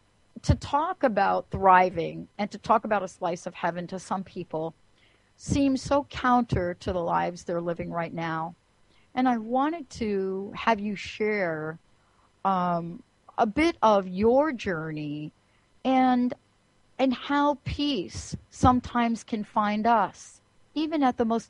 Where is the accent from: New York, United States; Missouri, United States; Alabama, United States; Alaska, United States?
New York, United States; I grew up in New York, so I understand exactly what it means to hear a professional singer on Broadway.